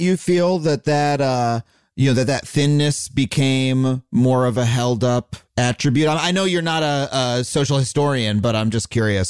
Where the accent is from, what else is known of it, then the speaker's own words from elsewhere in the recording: United States; but I am an American. We are here in America.